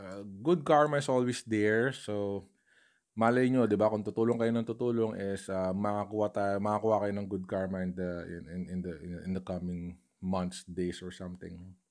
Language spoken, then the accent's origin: Tagalog; Olongapo, Central Luzon, Philippines; I'm from Olongapo po originally, and I've heard na meron ng positive sa Zambales, sa province near Olongapo.